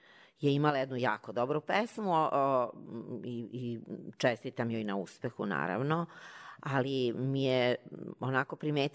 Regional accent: Belgrade, Serbia; born there; Ja sam rođena Beograđanka.

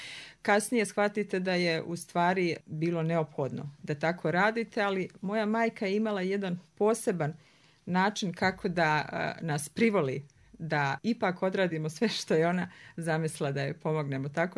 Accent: Mostar, Herzegovina-Neretva Canton, Bosnia & Herzegovina; Ja sam rođena naravno u Mostaru, ali moja porodična kuća i roditelji su u Artješi, to je jedno lijepo malo mjesto, 7-8 km južno od Mostara.

